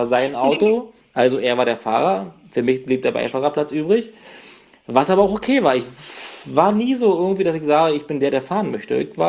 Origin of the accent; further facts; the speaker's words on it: Brandenburg, Germany; die Ecke, wo ich herkomme, so 100 Kilometer nördlich von Berlin, die war zu DDR-Zeiten schon ziemliche Motorsport-Hochburg.